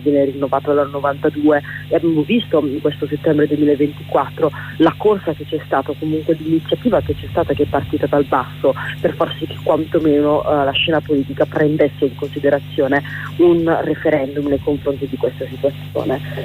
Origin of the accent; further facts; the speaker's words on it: Lombardy, Italy; also born or lived in Rwanda; Io sono nata in Ruanda e sono stata adottata da una famiglia bresciana. Io sono cresciuta in un contesto come quello della Bassa Bresciana